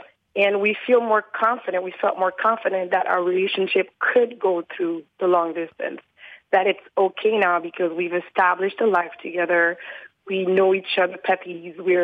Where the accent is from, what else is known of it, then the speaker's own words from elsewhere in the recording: Haiti; I'm originally from Haiti, and I went to see him in Florida, where he's from